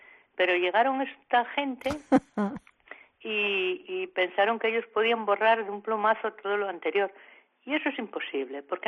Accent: Salas, Asturias, Spain; yo lo cogí de mi pueblo, de las guisanderas que había en la parroquia de Mayesa en Salas

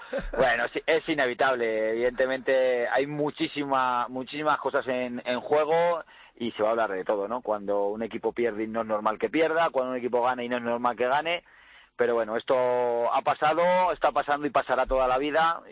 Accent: Madrid, Community of Madrid, Spain; me siento muy madrileño

